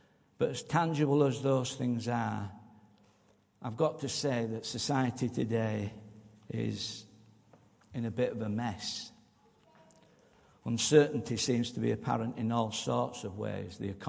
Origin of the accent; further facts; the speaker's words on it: Farsley, Yorkshire and the Humber, United Kingdom; My earlier days were spent growing up in Farsley, and looking back then, the world was a much different place.